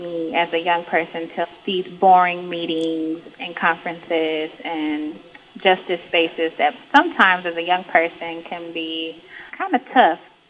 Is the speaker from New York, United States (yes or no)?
no; Detroit, Michigan, United States; I'm from Detroit, Michigan.